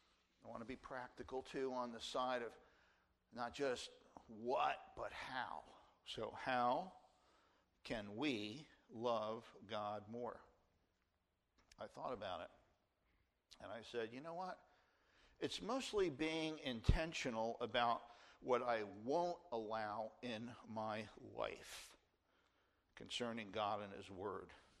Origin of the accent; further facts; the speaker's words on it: New Jersey, United States; accent: New Jersey; That's my New Jersey accent from way back when.